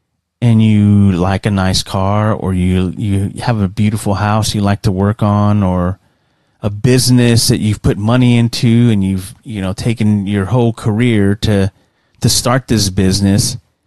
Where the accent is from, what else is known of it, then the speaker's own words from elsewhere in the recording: San Antonio, Texas, United States; growing up in the downtown area, and the outskirts of downtown, very close to downtown, in the east side of San Antonio, it was rough. It was rough growing up there